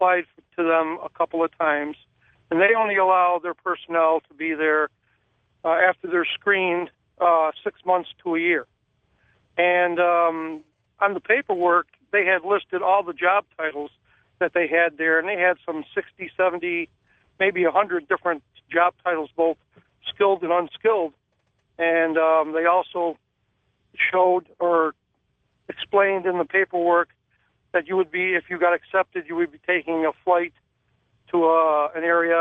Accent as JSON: {"language": "English", "town": "Syracuse", "region": "New York", "country": "United States", "said": "from Syracuse."}